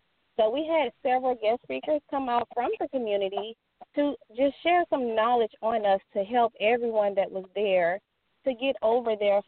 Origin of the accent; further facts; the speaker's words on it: Lake Charles, Louisiana, United States; I was born and raised here in Lake Charles, Louisiana.